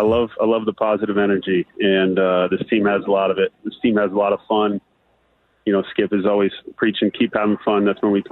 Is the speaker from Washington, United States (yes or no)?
yes; Seattle, Washington, United States; Yeah, born and raised in Seattle, so it's a childhood dream come true.